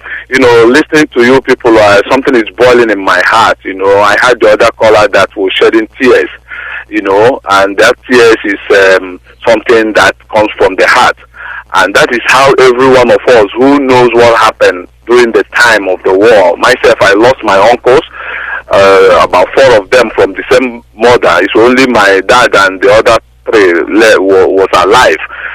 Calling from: Dublin, Leinster, Ireland; I'm calling from Dublin, Ireland.

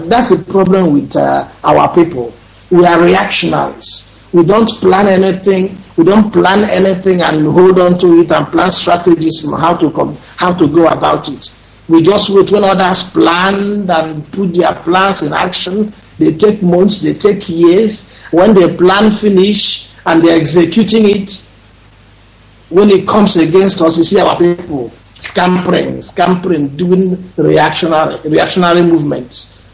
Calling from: Lagos, Nigeria; I'm calling from Lagos, the center of darkness itself.

